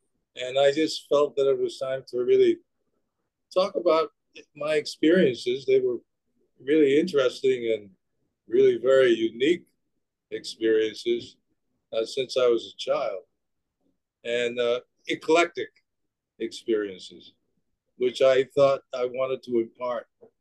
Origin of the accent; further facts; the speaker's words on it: Harlem, New York, United States; although I grew up in Harlem.